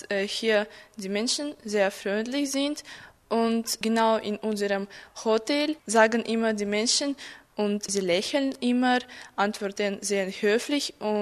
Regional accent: Almaty, Kazakhstan; German is a second language; ich komme aus Kasachstan, aus der Stadt Almaty. Ich bin 1998 geboren und ich lerne Deutsch

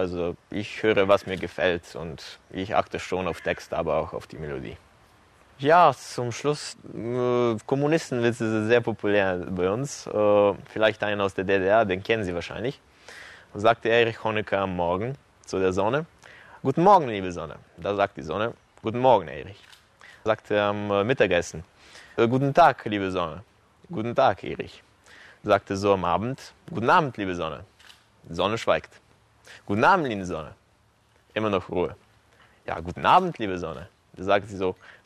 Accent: Leskovac, Jablanica District, Serbia; German is a second language; Ich komme aus Serbien, aus Leskovac. Das ist eine Kleinstadt im Süden des Landes, ungefähr 400 Kilometer von der Hauptstadt entfernt. Ich bin 19 Jahre alt und ich lerne Deutsch

